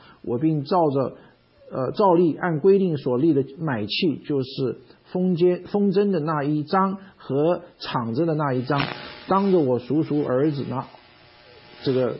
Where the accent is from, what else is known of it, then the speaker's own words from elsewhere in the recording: China; 如果假设我们中国人都知道嘛，当年毛泽东来的时候解放大陆，很多人跑啊